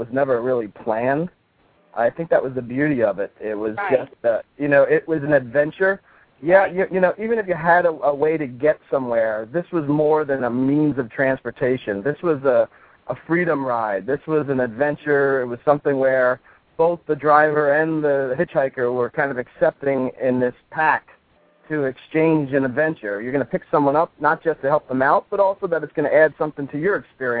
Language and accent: English; United States; accent: Yankee; I knew the minute I opened my mouth and spoke with my Yankee accent that I was going to be target practice.